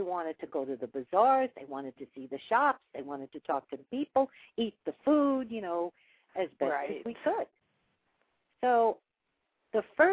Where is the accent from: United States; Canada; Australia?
United States; Brooklyn, New York; I'm an Italian. I grew up in New York. Well, I grew up in Brooklyn, but New York, Brooklyn, same thing.